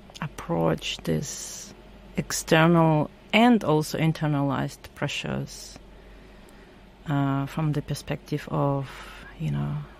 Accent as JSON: {"language": "English", "country": "Kazakhstan", "tie": "born or raised there", "also_born_or_lived": "Germany", "moved": "yes", "lives_now": "Sydney, Australia", "said": "I grew up in Central Asia, in Kazakhstan, then migrated to Germany, and then 14 years later migrated again to Sydney."}